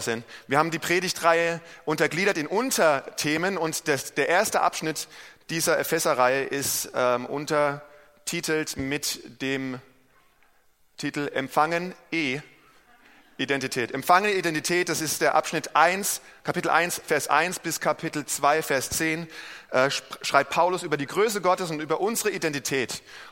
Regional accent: Germany; dann sage ich erstmal, ich bin Deutscher, ich bin Lehrer, ich bin Gemeindeleiter, ich bin Ehemann, ich bin Vater.

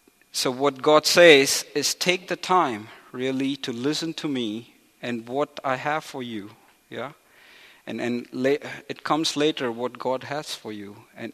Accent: India; moved away as an adult; I was born and brought up in India. I was living there 20 years of my life. I've been away for 12 years now, but I go to India once a year.

